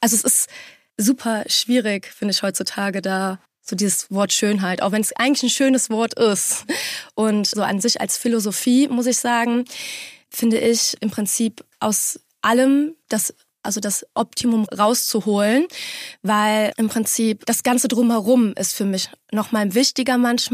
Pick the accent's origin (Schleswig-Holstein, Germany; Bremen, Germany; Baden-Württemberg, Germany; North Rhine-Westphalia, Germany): North Rhine-Westphalia, Germany; Aachen; weil ich bin halt ein Öscher Mädchen. Also bei uns ist das halt so. Und ich denke mir so, das ist meine Identität. Ich komme aus Aachen und das darf man auch irgendwie hören.